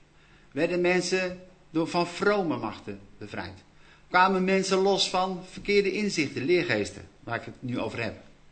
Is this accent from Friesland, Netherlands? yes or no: yes; Friesland, Netherlands; dat is een demonische werking uit Friesland in dit geval. Ja. En daar kom ik vandaan.